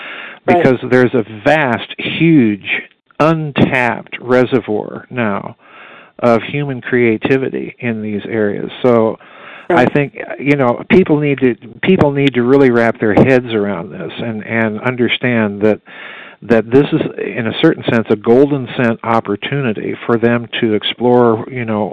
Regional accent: South Dakota, United States; You know, I grew up in South Dakota around family farms

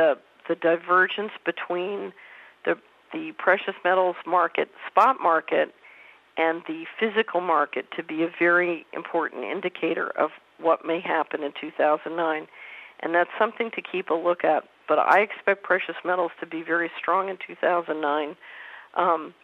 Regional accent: Philadelphia, Pennsylvania, United States; When I was a little girl growing up in West Philadelphia, the popsicle index was 100%

